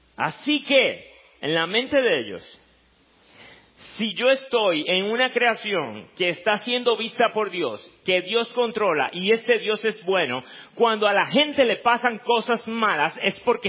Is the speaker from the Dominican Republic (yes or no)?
yes; Dominican Republic; Nosotros como dominicanos hemos tenido un privilegio impresionante.